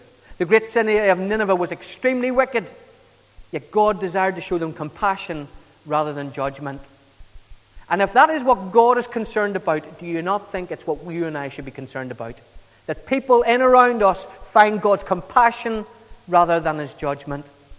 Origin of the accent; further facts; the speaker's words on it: Kilkenny, Leinster, Ireland; moved away; Now, I grew up in Kilkenny in the south of Ireland, and I grew up there before Celtic Tiger, before internet, before mobile phones, before Sky Television.